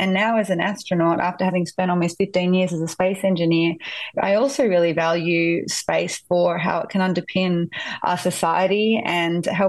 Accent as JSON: {"language": "English", "country": "Australia", "said": "I never thought I'd have the chance to do so representing my home country."}